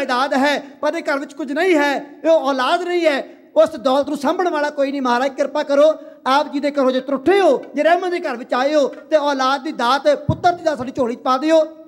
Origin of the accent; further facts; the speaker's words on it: Punjab, India; ਕਿਉਂਕਿ ਅਸੀਂ ਪਿੰਡਾਂ ਤੋਂ ਬਿਲੋਂਗ ਕਰਦੇ ਹਾਂ, ਪੰਜਾਬ ਦੇ ਪਿੰਡਾਂ 'ਚੋਂ ਆਏ ਹਾਂ, ਸਾਡੀਆਂ ਜੜ੍ਹਾਂ ਉੱਥੇ ਨੇ।